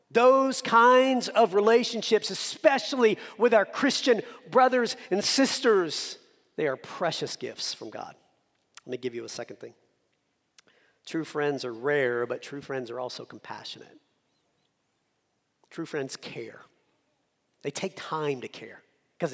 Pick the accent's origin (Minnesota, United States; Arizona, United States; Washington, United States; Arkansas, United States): Arkansas, United States; Hot Springs; also born or lived in New Orleans, United States; And so I was born in New Orleans, raised in Hot Springs, Arkansas. So here I am in Indiana, you know, Midwest U.S.